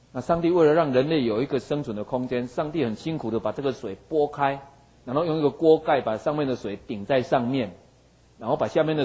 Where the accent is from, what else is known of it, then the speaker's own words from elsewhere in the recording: Taiwan; 可是影响我们台湾人将来的健康很大的影响。